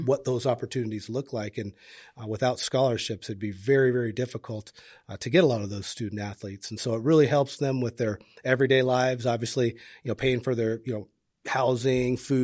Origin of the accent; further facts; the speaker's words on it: Seattle, Washington, United States; I'm from Seattle, so it's like going back home.